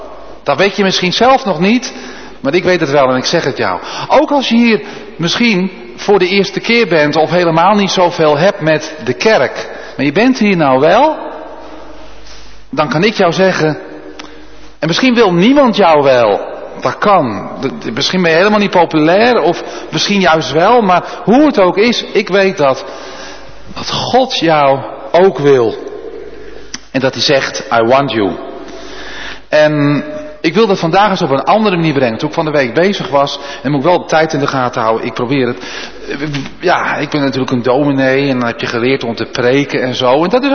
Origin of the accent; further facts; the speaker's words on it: North Holland, Netherlands; born there; Nou, ik ben geboren in Noord-Holland.